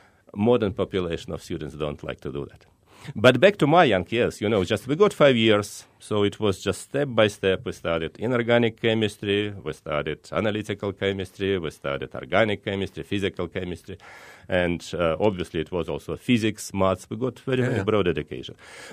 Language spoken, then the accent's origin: English; Moscow, Russia; born there; English is a second language; I was born in Moscow, Russia, and got my education in Moscow State University